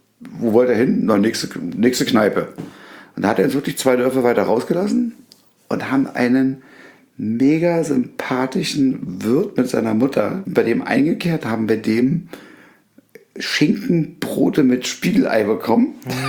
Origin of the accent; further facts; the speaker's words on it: Berlin, Germany; wir sind aus Berlin.